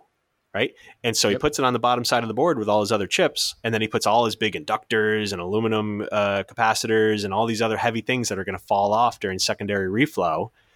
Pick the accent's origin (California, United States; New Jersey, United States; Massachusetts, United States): New Jersey, United States; Now I grew up in Jersey, so I don't exactly have yeah. the accent.